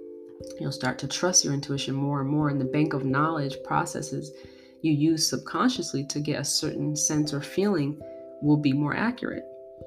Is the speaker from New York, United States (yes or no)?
yes; Brooklyn, New York, United States; When I was growing up in Brooklyn, I would do this.